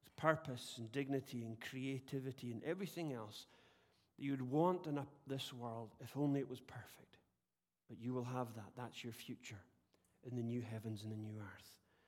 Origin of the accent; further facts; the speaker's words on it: Scotland, United Kingdom; He's English and I'm Scottish.